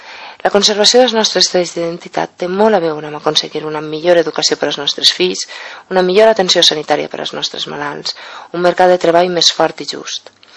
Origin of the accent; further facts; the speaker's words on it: Valencian Community, Spain; Si el que volem com a valencians és perdre allò que ens és propi, allò que ens identifica com a poble